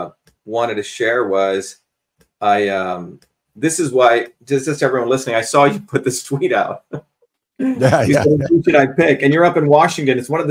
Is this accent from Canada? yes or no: no; India; You know, I grew up in India, and my grandmother was a traditional healer.